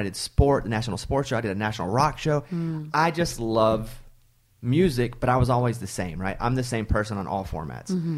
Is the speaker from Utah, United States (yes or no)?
no; Mountain Pine, Arkansas, United States; Well, it's called Mountain Pine, but it's near Hot Springs, which is near Little Rock.